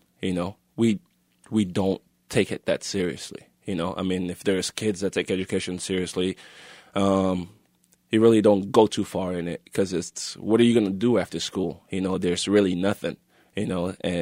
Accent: Kenema, Eastern Province, Sierra Leone; I'm from Kenema, which is a small town. You know, after all the civil war in Sierra Leone, a lot of people go back there and try to help out in different ways

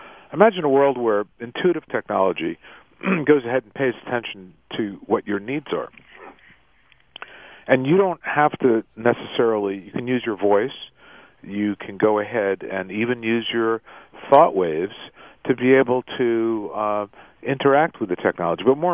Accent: East Coast, United States; I've got an idea about creating a pair of sneakers that shows I'm from the East Coast

